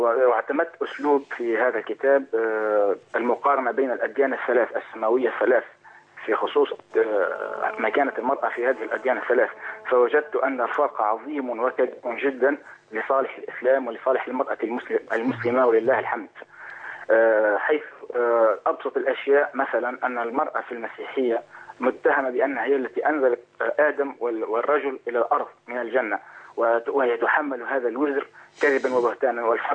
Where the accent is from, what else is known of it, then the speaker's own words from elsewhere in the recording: Tunisia; انا كاتب، انا من تونس، كاتب مبتدئ